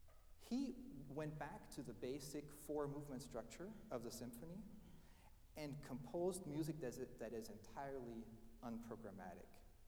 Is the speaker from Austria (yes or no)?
yes; Linz, Upper Austria, Austria; he was offered the position of cathedral organist in Linz, my hometown. And quite frankly, it's still a rather small town.